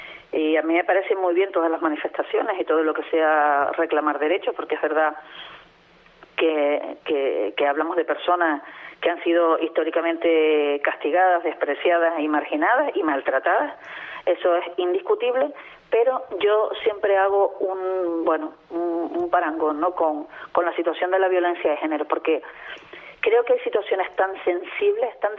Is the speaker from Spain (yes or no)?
yes; La Victoria, Canary Islands, Spain; porque además lo pude vivir aquí en mi pueblo